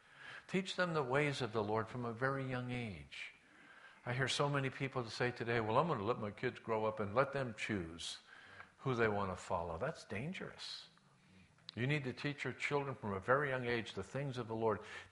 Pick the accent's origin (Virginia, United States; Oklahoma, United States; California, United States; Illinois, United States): California, United States; La Puente; I remember when I grew up in La Puente, there was a French-American bakery downtown La Puente